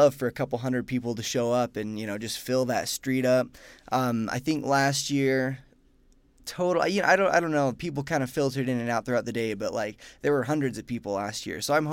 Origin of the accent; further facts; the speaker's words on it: Spokane, Washington, United States; Yeah, I'm from Spokane, Washington.